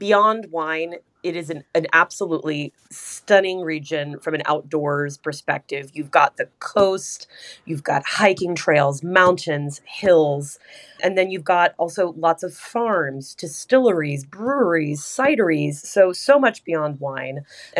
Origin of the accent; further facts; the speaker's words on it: California, United States; now in England; I'm from Sonoma County.